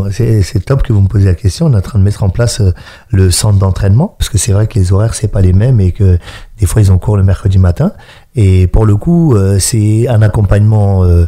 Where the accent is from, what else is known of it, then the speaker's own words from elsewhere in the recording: Mantes-la-Jolie, Île-de-France, France; quand on est né et qu'on a grandi à Mantes-la-Jolie, on est mine de rien mis dans une case.